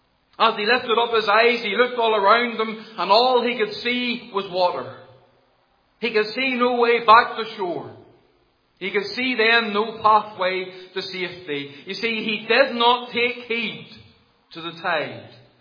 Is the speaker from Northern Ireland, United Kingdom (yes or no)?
yes; Portavogie, Northern Ireland, United Kingdom; You know, in my hometown in Portavogie, there is a very particular profession down there, and we call it whelk gathering.